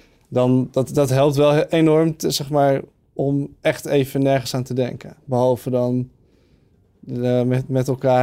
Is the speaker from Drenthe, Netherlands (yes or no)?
no; Bergen, North Holland, Netherlands; also born or lived in Oud-Karspel; now in Amsterdam, Netherlands; ik ben opgegroeid in Bergen. En daarvoor in Oud-Karspel. En daar hadden we altijd echt ruimte. En in Oud-Karspel hadden we zelfs schaapjes.